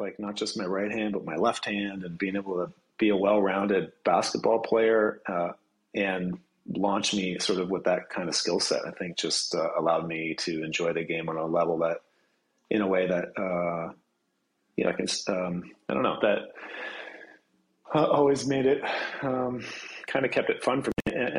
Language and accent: English; Fergus, Ontario, Canada; And I grew up in Fergus, Ontario, which is not that far from Kitchener-Waterloo.